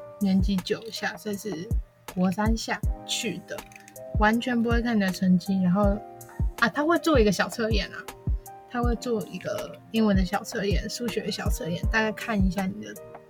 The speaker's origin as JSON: {"language": "Chinese", "country": "Taiwan", "said": "我是台湾人这样子，就是他们知道之后说，哦，原来你是台湾人，就会吓一跳。"}